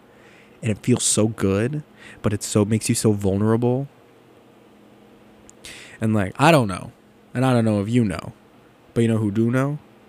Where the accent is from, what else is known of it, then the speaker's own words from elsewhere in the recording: California, United States; I'm from California. I feel like I've talked about that on the show before.